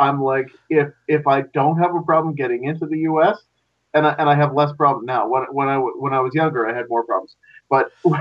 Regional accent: Canada; I'm Canadian, and I've been given a hard time coming back into Canada as well.

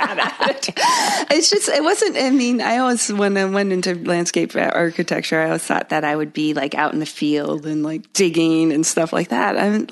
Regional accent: Connecticut, United States; When I grew up in Connecticut, we always grew up there thinking that it was a temporary thing why my parents brought it.

